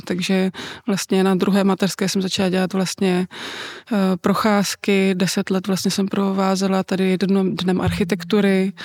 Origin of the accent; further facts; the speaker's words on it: Brno, South Moravian Region, Czechia; Já jsem z Brna.